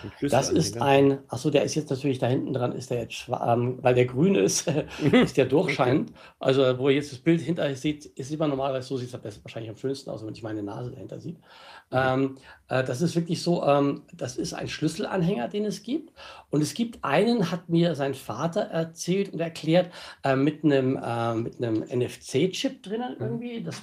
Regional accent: Austria; accent: Austrian; ich wohne tatsächlich in Österreich, ich bin gebürtiger Österreicher, pendle aber zwischen den Ländern hin und her.

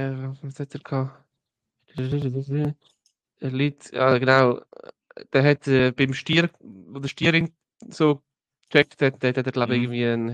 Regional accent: Riniken, Aargau, Switzerland; Ich weiss noch, da hat es davor da bei uns in Rieniken eine Strasse, 80er-Strecke, und die ist mal lang gesperrt, weil sie saniert haben.

